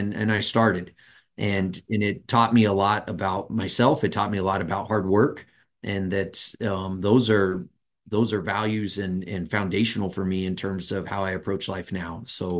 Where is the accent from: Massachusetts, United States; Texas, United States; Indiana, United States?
Texas, United States; El Paso; Yeah, born and raised in El Paso, Texas. You know, my whole family is still back in El Paso